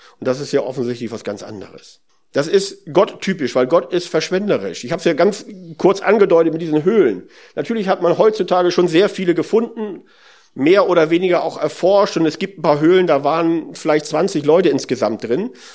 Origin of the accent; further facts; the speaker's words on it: Northern Germany, Germany; Als Norddeutsche, da kennt man den Pharisäer